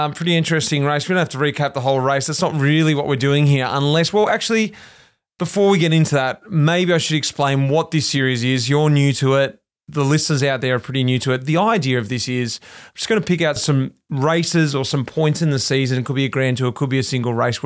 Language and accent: English; Melbourne, Victoria, Australia; especially because the company is born right out of my hometown, Melbourne.